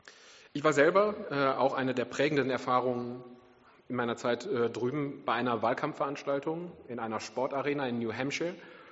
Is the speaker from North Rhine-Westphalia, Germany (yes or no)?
yes; North Rhine-Westphalia, Germany; ich bin Münsterländer. Das ist die besonders nüchterne Variante des Westfalen und uns bringt normalerweise nicht allzu viel aus der Ruhe.